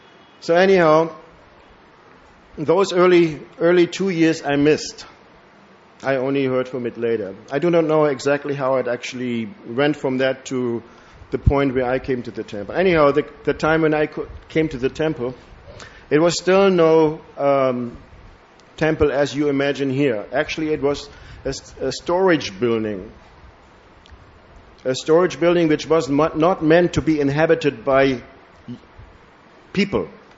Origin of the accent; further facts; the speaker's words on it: Germany; I'm from Germany, so I cannot tell you from the time Prabhupada started in America. But I can tell you the conditions Krishna consciousness started in Germany.